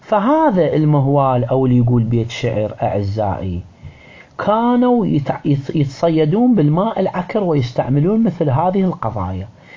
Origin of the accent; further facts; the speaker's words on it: Iraq; احنا عندنا في العراق